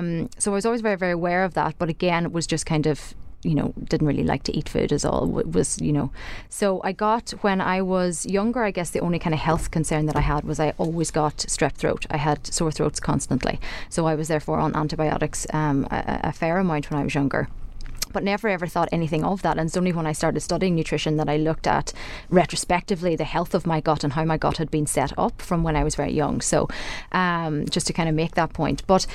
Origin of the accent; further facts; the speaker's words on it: Ulster, Ireland; I grew up in Donegal, grew up on a farm, was very, very aware of food, but was a very, very fussy eater.